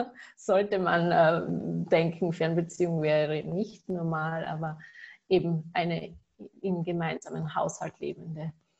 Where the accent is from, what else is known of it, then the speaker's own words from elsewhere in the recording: Carinthia, Austria; ich komme aus Österreich, aus dem schönen Kärnten.